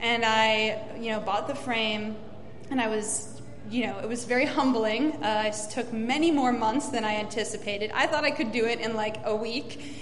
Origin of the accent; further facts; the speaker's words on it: Illinois, United States; I grew up in Illinois, and I was very lucky to be a part of a community that had a bunch of kids